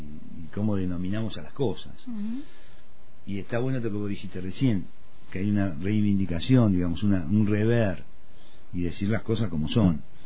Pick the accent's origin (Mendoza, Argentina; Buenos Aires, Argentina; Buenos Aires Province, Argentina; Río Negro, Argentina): Río Negro, Argentina; General Roca; born there; Yo nací acá en Roca, mi viejo también, mis hijos también